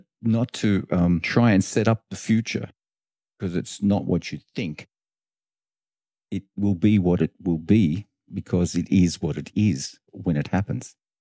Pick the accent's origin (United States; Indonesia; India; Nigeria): Indonesia; Bali; It's cold for me because I come from Bali.